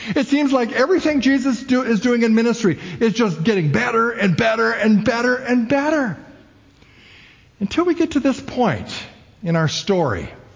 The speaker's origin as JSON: {"language": "English", "region": "Minnesota", "country": "United States", "tie": "born or raised there", "said": "When I grew up in Minnesota, the winters were long, long."}